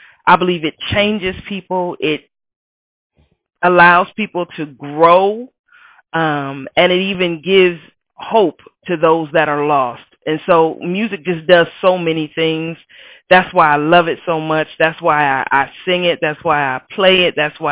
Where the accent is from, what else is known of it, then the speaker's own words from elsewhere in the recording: Akron, Ohio, United States; now in North Carolina, United States; So originally, I'm from Akron, Ohio, a very small town.